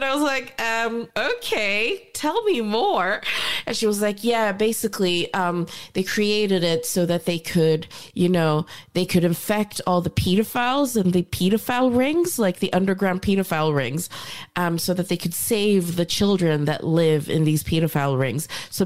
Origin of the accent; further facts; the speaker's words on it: Gothenburg, Västra Götaland, Sweden; So everybody ended up, Gothenburg, yeah.